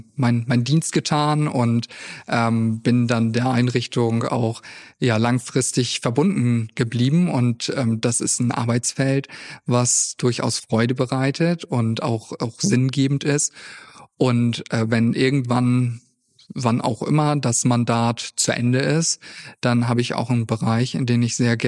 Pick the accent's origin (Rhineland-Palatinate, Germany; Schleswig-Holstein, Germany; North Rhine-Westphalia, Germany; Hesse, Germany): Schleswig-Holstein, Germany; Mildstedt; ich komme aus Mildstedt. Das ist ein Dorf, was direkt angrenzt an Husum. Insofern bin ich Nordfriese.